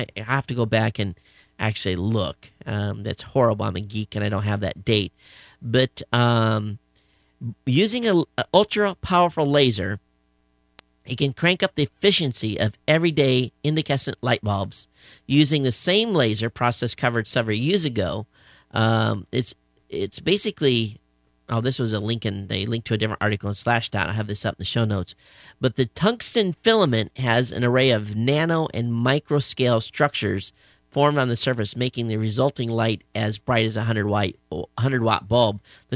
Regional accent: Michigan, United States; I'm originally from Michigan.

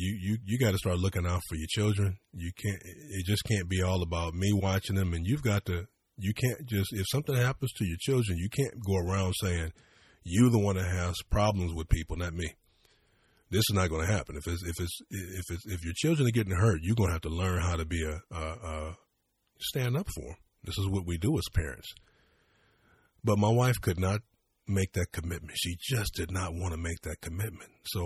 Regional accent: United States; I'm an American. I never had plans to stay for the rest of my life in Germany. I want my children to be raised in America.

